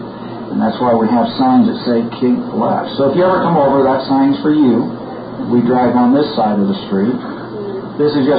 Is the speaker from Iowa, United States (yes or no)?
yes; Iowa, United States; Well, I grew up in Iowa.